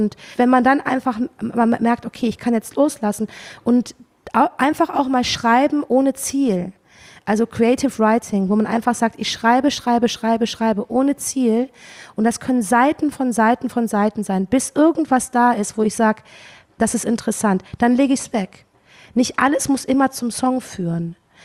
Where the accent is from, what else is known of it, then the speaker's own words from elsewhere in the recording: Cologne, North Rhine-Westphalia, Germany; ich komme ja aus Köln